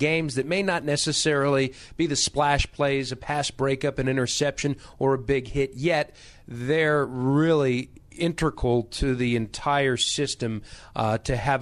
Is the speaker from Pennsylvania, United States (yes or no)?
yes; Pittsburgh, Pennsylvania, United States; I grew up in the Pittsburgh area.